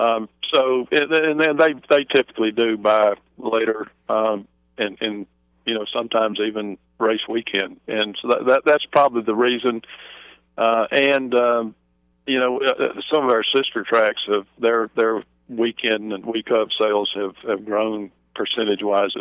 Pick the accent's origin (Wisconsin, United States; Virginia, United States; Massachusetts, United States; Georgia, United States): Virginia, United States; When I was 8 years old, I was at the Virginia State Fair in Richmond. I grew up in Virginia